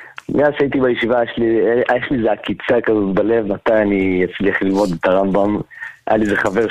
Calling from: Jerusalem, Jerusalem District, Israel; מירושלים.

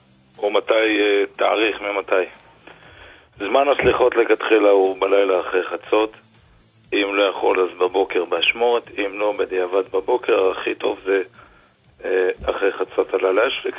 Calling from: Jerusalem, Jerusalem District, Israel

